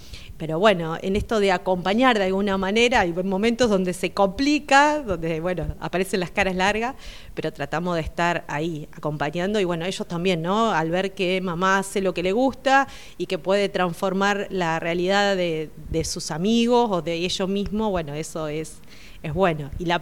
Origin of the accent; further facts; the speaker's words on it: Alvear, Argentina; mi pueblo, donde uno fue transitando, a mí me tocó transitar la niñez, la adolescencia en Alvear